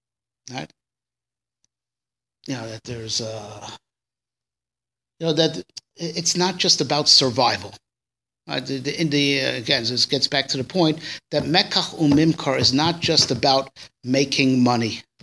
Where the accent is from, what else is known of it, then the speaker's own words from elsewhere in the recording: United States; born there; I was born in America